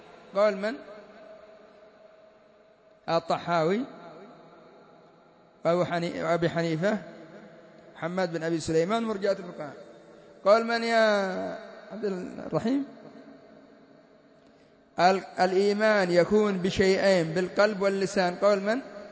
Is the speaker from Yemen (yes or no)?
yes; Yemen; انظروا إلى عندنا في اليمن، الناس يتأثرون بالحزبيين أكثر من تأثرهم بالرافضة